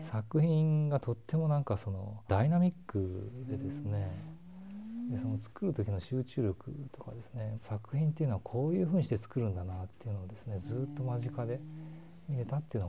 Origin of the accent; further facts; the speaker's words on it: Osaka, Japan; 高校までは大阪だったんですけども、大学は早稲田大学の商学部なんですけど